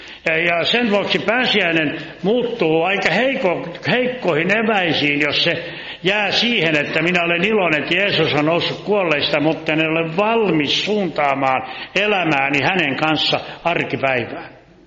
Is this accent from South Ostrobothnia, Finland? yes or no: yes; Laihia, South Ostrobothnia, Finland; niin tämä kohta pohjalaisittain, niin mistä minä olen lähtöisin suomalaisten Amerikasta Laihialta